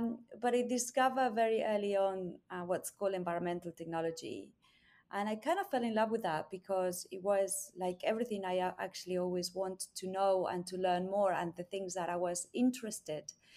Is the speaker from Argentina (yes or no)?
yes; Argentina; English is a second language; now in England; as you can probably notice from my accent, I am not from England, but from Argentina, mm-hmm. Where I was born and grew up. And while I was growing up, in dictatorship.